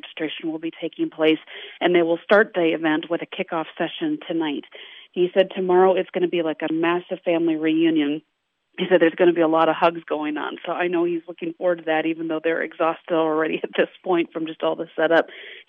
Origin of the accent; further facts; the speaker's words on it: South Dakota, United States; And that reminds me of all my years growing up in South Dakota. So while most people are complaining, it feels like home to me.